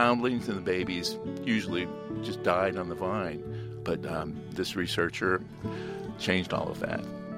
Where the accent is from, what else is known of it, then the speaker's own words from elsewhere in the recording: Alexandria, Kentucky, United States; from Alexandria, Kentucky.